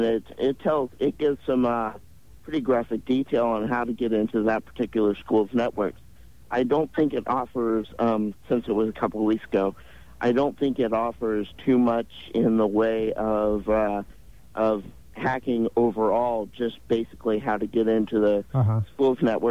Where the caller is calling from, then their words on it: St. Louis, Missouri, United States; Calling from St. Louis.